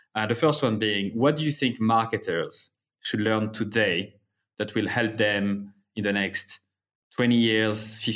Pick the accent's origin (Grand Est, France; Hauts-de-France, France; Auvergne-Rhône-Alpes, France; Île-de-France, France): Auvergne-Rhône-Alpes, France; Clermont-Ferrand; I'm from Clermont-Ferrand in France, Clermont.